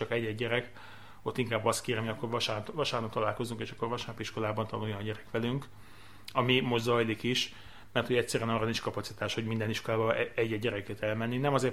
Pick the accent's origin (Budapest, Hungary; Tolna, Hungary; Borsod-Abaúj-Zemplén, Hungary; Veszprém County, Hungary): Veszprém County, Hungary; Pápa; born there; hiszen én pápán születtem, úgyhogy amikor a gyülekezetbe először eljöttem, az még lent volt a Szabadság utcában